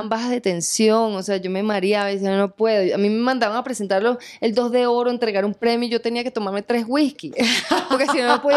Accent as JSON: {"language": "Spanish", "country": "Venezuela", "moved": "as an adult", "lives_now": "Colombia", "said": "A mí me preocupó cuando llegué a Colombia, que, claro, vengo de Venezuela a protagonizar"}